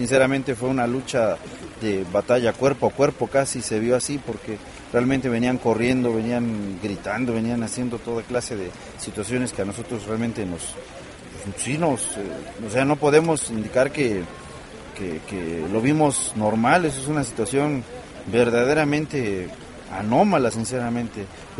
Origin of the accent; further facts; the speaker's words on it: Oaxaca, Mexico; Nosotros venimos de Oaxaca y en Oaxaca tenemos nosotros que impulsar